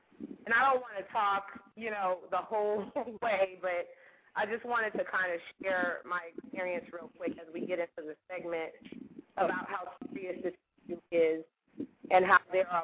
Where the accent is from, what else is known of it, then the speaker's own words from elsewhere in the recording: California, United States; because I'm from California and I'm from a family of people that are depressed